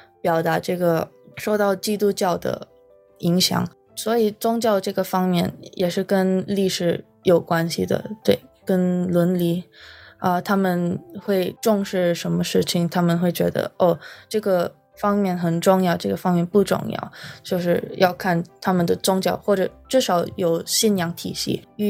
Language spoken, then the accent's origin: Chinese; Philippines; Chinese is a second language; now in United States; 我是留学生，我是从菲律宾来的，可能在菲律宾我接触过的文化不太diverse 嘛，所以来到南加大以后就遇到了很多从不同地方的同学